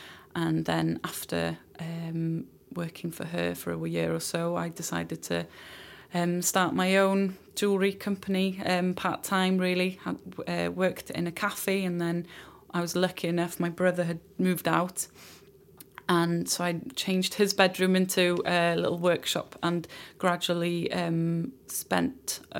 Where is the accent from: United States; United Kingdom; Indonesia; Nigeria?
United Kingdom; Llanelian, Wales; I'm originally from Llanelian, and I started my business about four or five years ago.